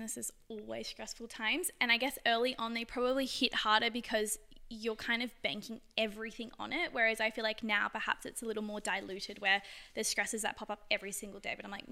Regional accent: New South Wales, Australia; And I guess growing up on the Eastern Beaches, I was like quite, I saw a lot of trends

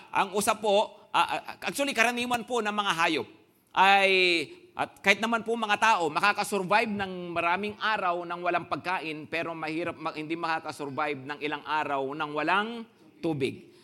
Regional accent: Pangasinan, Philippines; Dahil taga-Pangasinan ako, acquired taste, kinalakihan ko ang bagoong.

